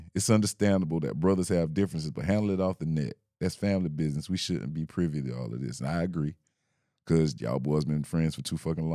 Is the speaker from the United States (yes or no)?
yes; Philadelphia, Pennsylvania, United States; I'm from Philly, and I can't even say … ever watched … on a track.